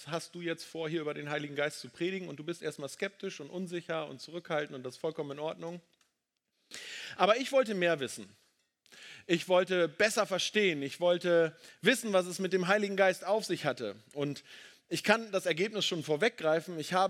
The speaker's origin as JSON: {"language": "German", "region": "Lower Saxony", "country": "Germany", "tie": "born or raised there", "said": "Ich bin in einer Baptistengemeinde in Ostfriesland aufgewachsen."}